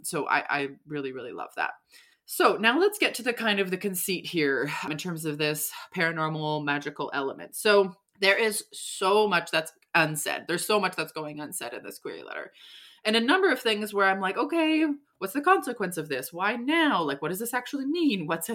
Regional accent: Iceland; I was born and raised in Iceland and have a passion for Nordic folklore, which is still prevalent in Iceland to this day.

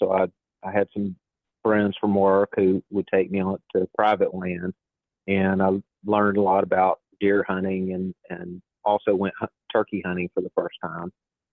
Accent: Birmingham, Alabama, United States; now in Baldwin County, United States; Well, I'm originally from Birmingham, but I moved to Baldwin County in 95. Grew up in Birmingham in the city, but I spent my summers on the Coosa River up around Lincoln, Alabama

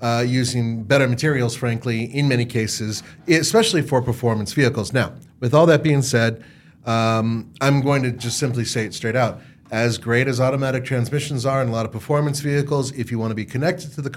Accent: Los Angeles, California, United States; Look, I grew up in Los Angeles. I've driven manuals through traffic for decades, and it does suck.

